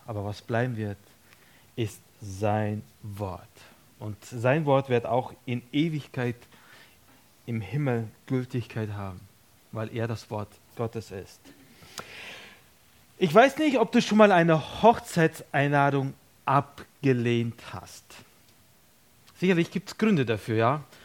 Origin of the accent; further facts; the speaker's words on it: Villach, Carinthia, Austria; ich bin aus Villach, darf seit 20 Jahren schon in Kärnten sein.